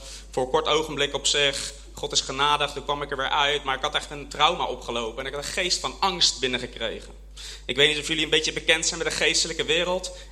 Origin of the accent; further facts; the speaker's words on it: Tienhoven aan de Lek, Utrecht, Netherlands; Ik kom dus uit Tienhoven aan de Lek. Wie weet waar dat ligt? Ja, 3 mensen. Dat is hartstikke goed. 700 inwoners. Het ligt tussen Utrecht en Rotterdam in. Aan de Lek. Prachtig mooi plekje.